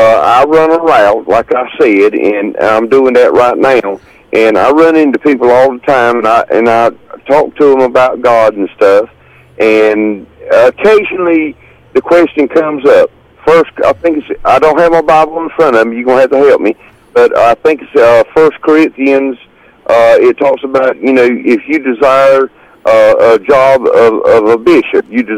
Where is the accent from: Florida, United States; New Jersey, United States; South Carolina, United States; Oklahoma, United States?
South Carolina, United States; Myrtle Beach; I'm from Myrtle Beach, South Carolina, and I want to come up there and I want to see you.